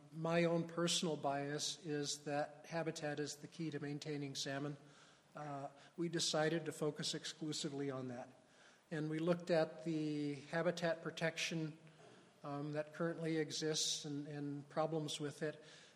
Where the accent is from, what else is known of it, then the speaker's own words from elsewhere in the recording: Alaska, United States; I'm from Bristol Bay. I've seen this happen.